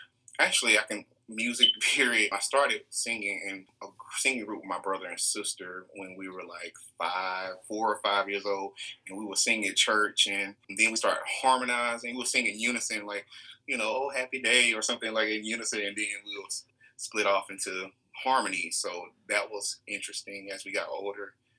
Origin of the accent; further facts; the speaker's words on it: Columbus, Georgia, United States; I'm from Columbus, Georgia.